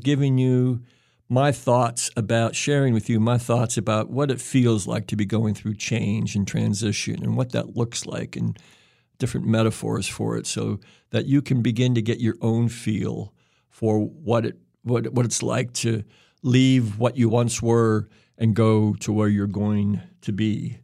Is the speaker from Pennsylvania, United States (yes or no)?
no; Greenville, Mississippi, United States; also born or lived in Illinois; I was born in Mississippi in 1951. I was sort of a ping pong ball between Illinois and Mississippi into my early teenage years. The first summer I was not allowed to go back to Greenville, Mississippi, was the summer of 1964